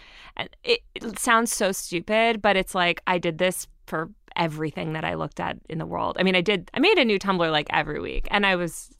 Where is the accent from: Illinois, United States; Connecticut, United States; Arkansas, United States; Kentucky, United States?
Connecticut, United States; Greenwich; I grew up in Connecticut, in Greenwich, Connecticut. I went to this kind of small Swiss boarding school, and then I went to University of Colorado for college.